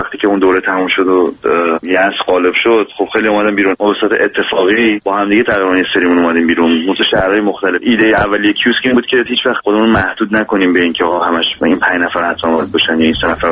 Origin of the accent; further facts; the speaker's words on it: Iran; now in San Francisco, United States; 5 سال از ایران اومدم.